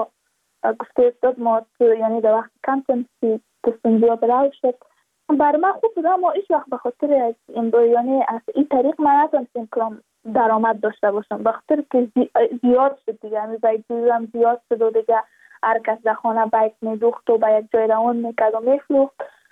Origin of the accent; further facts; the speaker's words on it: Badakhshan, Afghanistan; ما از بدخشان هستیم، یعنی منطقه دور دستش،